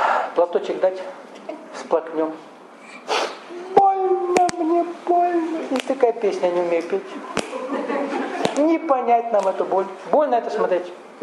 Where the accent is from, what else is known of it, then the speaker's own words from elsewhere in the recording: North Caucasus, Russia; Я сам вырос в Кавказской республике, где жил 3 нации базовых. Включая русскую. Совершенно разными видами языков.